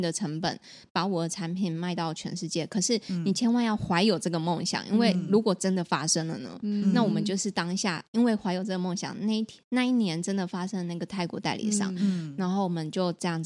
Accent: Taiwan; 因为我们是台湾人想要把品牌就是带出国外

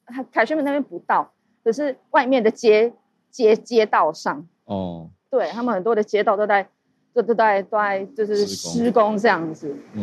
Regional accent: Taiwan; 我不是日本人，我是台湾人这样子。

